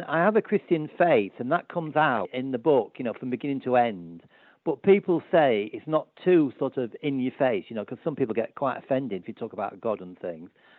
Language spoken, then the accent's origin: English; Scunthorpe, Yorkshire and the Humber, United Kingdom; steel place to another steel place. And that's the background to the story, the two places I've lived in growing up in Scunthorpe